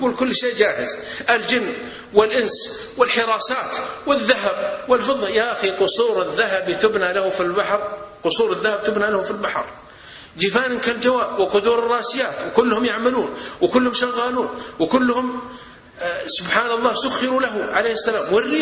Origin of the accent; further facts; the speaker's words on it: Saudi Arabia; عندنا في السعودية